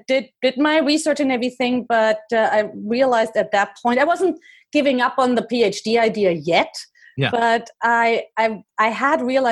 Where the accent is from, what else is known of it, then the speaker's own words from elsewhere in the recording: Germany; And it was relatively close to Eastern Germany. So I grew up in the West, but relatively close to the border.